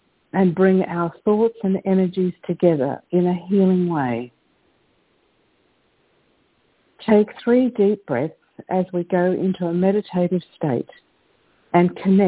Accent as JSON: {"language": "English", "town": "Perth", "region": "Western Australia", "country": "Australia", "said": "from Perth in Western Australia"}